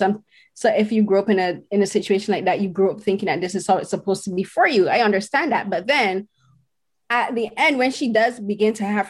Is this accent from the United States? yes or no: no; Barbados; now in Canada; Like I live in Canada, you live in Toronto. I grew up in Barbados in the Caribbean.